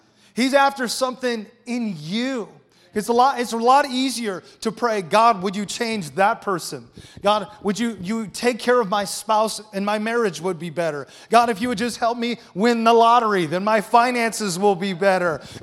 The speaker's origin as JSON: {"language": "English", "region": "West Coast", "country": "United States", "said": "I got to let you know that we are from the West Coast."}